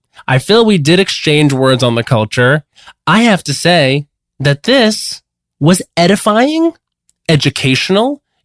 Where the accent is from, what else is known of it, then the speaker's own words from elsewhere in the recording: Long Island, New York, United States; Joel thinks I'm from New Jersey more than he thinks I'm from Long Island.